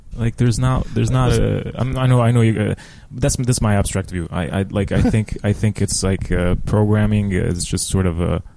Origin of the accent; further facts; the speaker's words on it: Rome, Lazio, Italy; now in Amsterdam, Netherlands; I'm from Rome, Italy. Even though I just moved to Amsterdam 1 month ago.